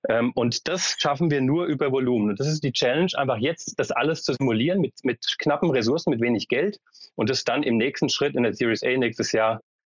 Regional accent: Frankfurt, Hesse, Germany; now in Berlin, Germany; ich komme selbst aus Frankfurt, bin jetzt wieder in Berlin

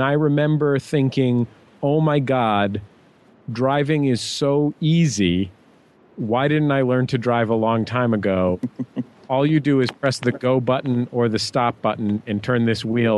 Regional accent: San Francisco, California, United States; I grew up in San Francisco where it was sort of not an important thing.

